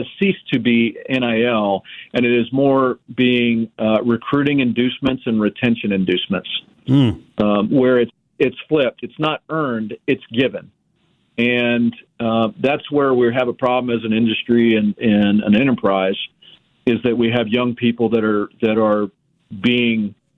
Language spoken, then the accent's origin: English; Manhattan, Kansas, United States; my experience as a young person growing up in Manhattan, Kansas